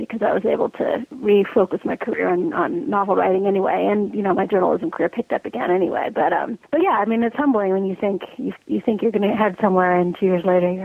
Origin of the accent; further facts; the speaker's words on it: California, United States; I mean, I grew up in the Bay Area and in Silicon Valley, and then I went to Berkeley for college